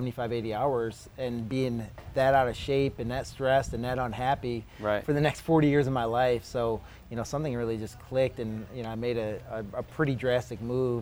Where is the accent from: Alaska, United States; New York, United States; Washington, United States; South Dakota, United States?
New York, United States; Buffalo; So grew up in Buffalo, New York, and lived there for up until I was about 21, and went to college in upstate New York, and moved to Rochester, New York, which is still upstate New York.